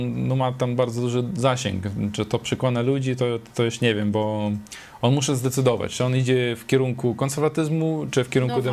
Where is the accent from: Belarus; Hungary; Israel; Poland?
Israel; ja wychowałem się w Izraelu